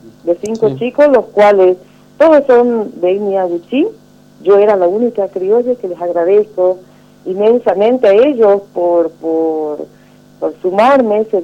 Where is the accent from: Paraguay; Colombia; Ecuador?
Paraguay; Chaco; Cursé mis estudios primarios también en Paraguay, porque allá era difícil, y en el Chaco. Yo vivía en el monte, en el Chaco paraguayo. Mis padres son todos argentinos, mi familia es argentina, y fueron a vivir allá